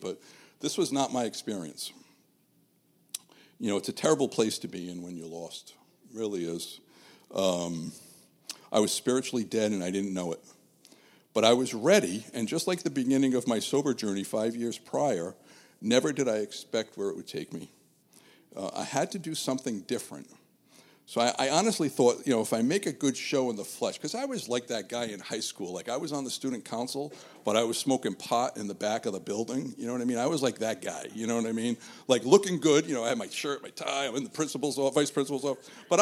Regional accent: Pawtucket, Rhode Island, United States; I grew up Roman Catholic in Pawtucket. I returned to my local parish and started the obligatory Catholic rituals.

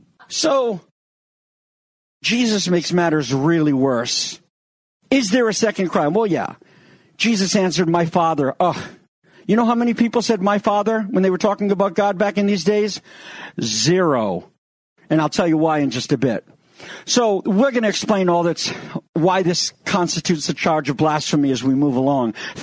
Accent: United States; being a jaded American as I am, growing up on Perry Mason in Colombo

